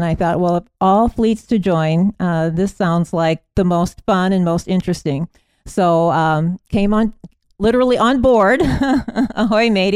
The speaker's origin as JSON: {"language": "English", "town": "Hull", "region": "Iowa", "country": "United States", "tie": "born or raised there", "said": "I'm a Northwest Iowa native. I've only lived as far south as Smithland. My hometown is Hall, a Boyden Hall graduate"}